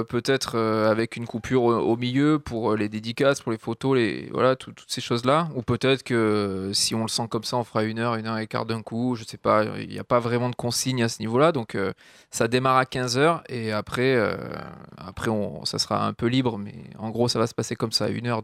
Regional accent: France; on est des Français aussi loin qu'on ait pu remonter.

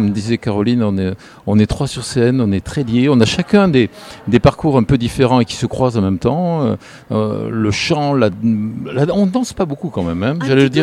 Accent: Toulouse, Occitanie, France; now in Paris, France; Je suis de Toulouse, moi.

